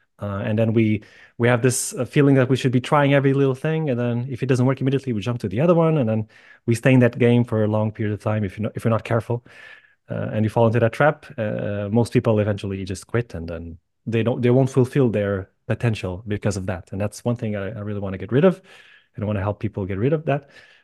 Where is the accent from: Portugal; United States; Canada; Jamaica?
Portugal; Lisbon; from Lisbon, Portugal, and I am a business mentor